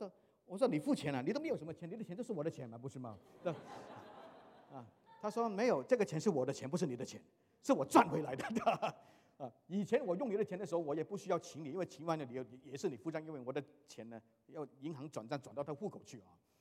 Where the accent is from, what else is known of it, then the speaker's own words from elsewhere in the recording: China; now in United States; 我们中国人来这里美国旅游